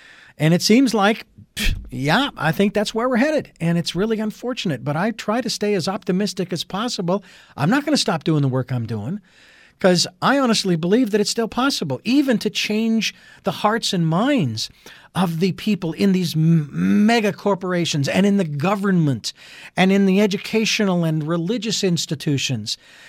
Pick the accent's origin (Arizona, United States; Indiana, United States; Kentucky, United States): Arizona, United States; Phoenix; I was born and raised in Phoenix, so I'm familiar with 110 degrees.